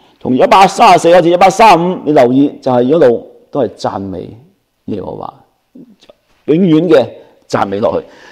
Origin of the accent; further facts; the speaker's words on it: Guangdong, China; 我哋广东人就可能唔系好习惯唱诗歌嘅时候举手